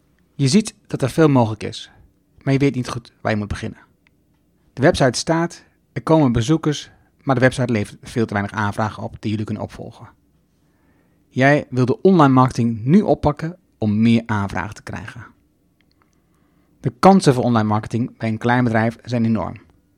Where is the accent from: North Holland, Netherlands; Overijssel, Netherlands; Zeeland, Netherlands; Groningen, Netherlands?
Overijssel, Netherlands; accent: Twents; ik praatte te snel met mijn Twents accent.